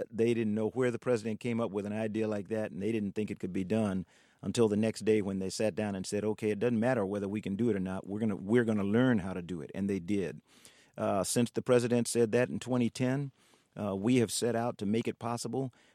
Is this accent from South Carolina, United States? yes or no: yes; Columbia, South Carolina, United States; Ron and I grew up about 42 miles from each other in South Carolina. I grew up in Columbia.